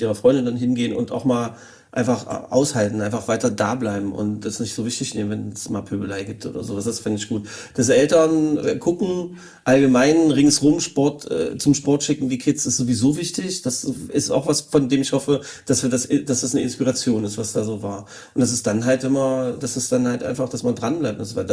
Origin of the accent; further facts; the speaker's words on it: Magdeburg, Saxony-Anhalt, Germany; Da habe ich an dieser Stelle mal als Magdeburger jetzt mal ein Statement gesetzt